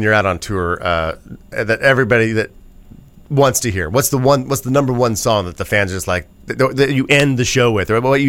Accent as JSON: {"language": "English", "town": "Terre Haute", "region": "Indiana", "country": "United States", "tie": "born or raised there", "said": "And I don't think they ever made it to my hometown of Terre Haute, Indiana."}